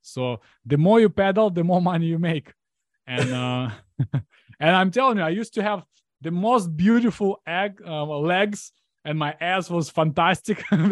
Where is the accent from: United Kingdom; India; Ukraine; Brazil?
Ukraine; English is a second language; now in United States; So I'm Ukrainian. I moved from Ukraine about in 2010.